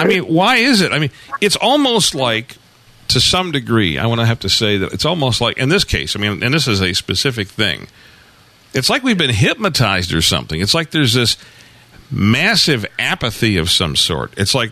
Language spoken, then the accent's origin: English; Michigan, United States; being, you know, born and raised in Michigan